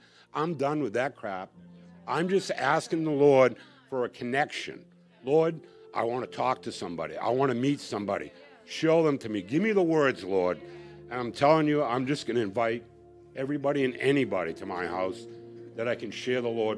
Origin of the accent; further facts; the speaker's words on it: Maine, United States; I said, I'm from Maine.